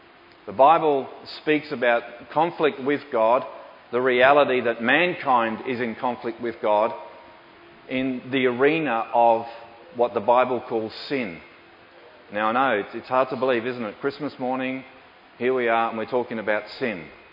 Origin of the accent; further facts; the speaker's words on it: Australia; born there; I was born here, I would say that I'm an Aussie. That's my nationality, really. I can only think of myself in terms of being an Australian. And there's only one language that I speak, and it's not English, it's Australian.